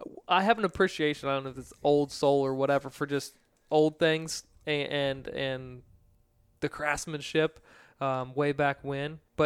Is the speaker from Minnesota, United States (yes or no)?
no; Virginia, United States; growing up in Virginia, and that being one of the first places ever settled and colonized, like that ground just went through so many changes